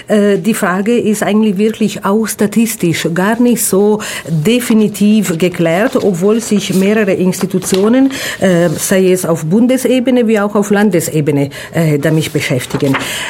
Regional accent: Italy; now in Ulm, Germany; Beruflich und persönlich bin ich ja Italienerin, seit langem in Ulm

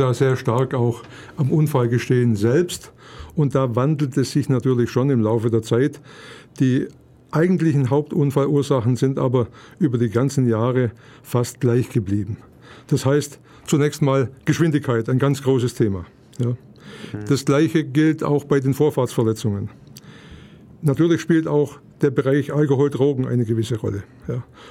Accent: Ulm, Baden-Württemberg, Germany; Ich bin Ulmer, ich bin gebürtiger Ulmer

